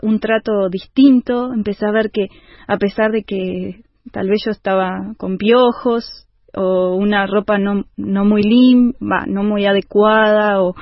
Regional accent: Minas, Lavalleja, Uruguay; born there; yo nací en Minas, en el departamento de La Valleja, y mi familia no es cristiana.

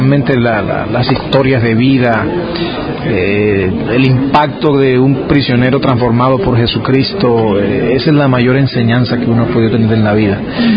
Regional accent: Colombia; Bueno, yo soy de Colombia.

